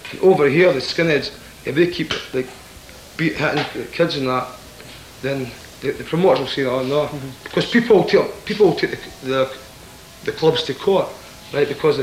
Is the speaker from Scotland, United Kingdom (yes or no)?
yes; Scotland, United Kingdom; because in the UK, we come from Scotland.